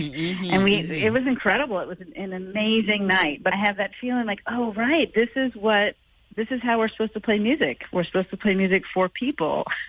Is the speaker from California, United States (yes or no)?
no; Silver Spring, Maryland, United States; also born or lived in Texas; now in New York, United States; Yeah, I was born in Texas, and then kind of my family made our way up to D.C. area, just outside D.C. in Silver Spring, Maryland, and that's where I grew up.